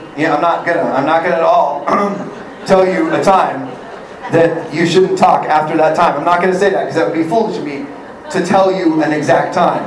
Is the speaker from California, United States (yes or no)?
yes; California, United States; I'm from California. I'm on California time.